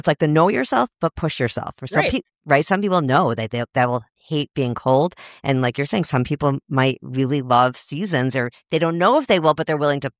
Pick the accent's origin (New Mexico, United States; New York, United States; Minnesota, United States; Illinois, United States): Illinois, United States; Chicago; I grew up in Chicago.